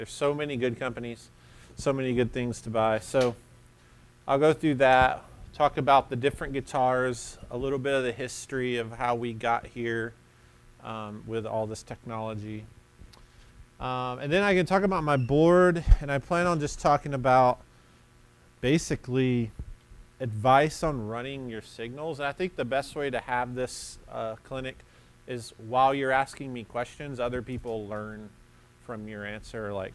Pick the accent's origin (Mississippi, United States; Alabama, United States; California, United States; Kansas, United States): Alabama, United States; Muscle Shoals; So I have these very Southern roots. I grew up in Muscle Shoals, Alabama.